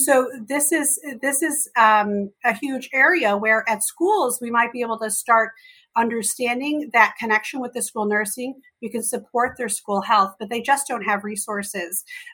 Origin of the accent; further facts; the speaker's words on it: Chicago, Illinois, United States; on the south side of Chicago, and that's where I grew up as well. And so growing up in Chicago, I saw a lot of things